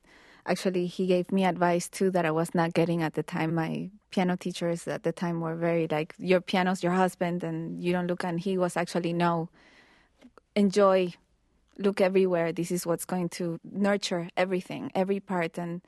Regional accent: Venezuela; now in United States; My father is Venezuelan. I'm Venezuelan American. I have both citizenships.

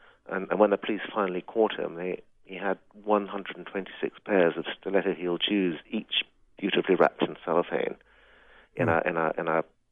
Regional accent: Brighton, South East England, United Kingdom; Yeah, I was born and bred in Brighton and Sussex, and I've kind of always had a home in that area.

